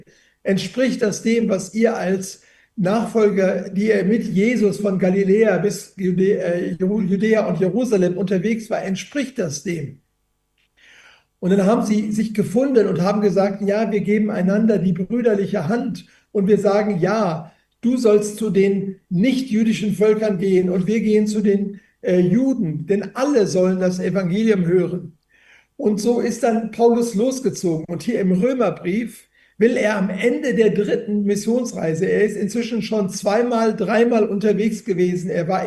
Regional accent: North Rhine-Westphalia, Germany; ich komme ja aus dem Ruhrgebiet

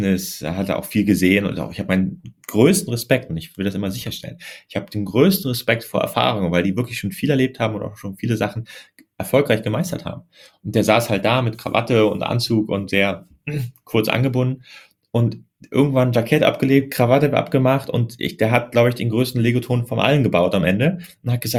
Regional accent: Germany; ich komme ja aus Deutschland, bin auch so selber durchs Studium gegangen

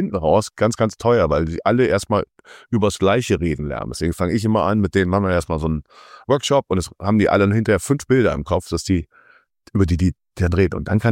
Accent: Cologne, North Rhine-Westphalia, Germany; als Kölner

